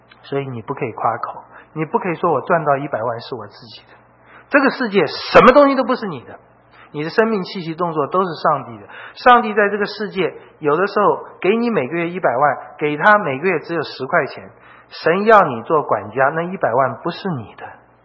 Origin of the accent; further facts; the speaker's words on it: China; 那对我们中国人都会说啊